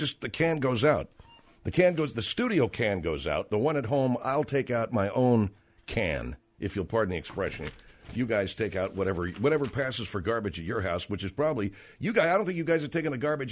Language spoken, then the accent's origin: English; California, United States; I'm going to resist the temptation to think as a Californian, this is a more important thing, folks.